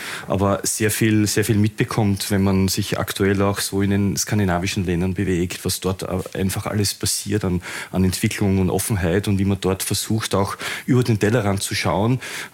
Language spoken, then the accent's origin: German; Vienna, Austria; now in Linz, Austria; Ja, ich bin in Wien aufgewachsen, aber seit 20 Jahren in Linz.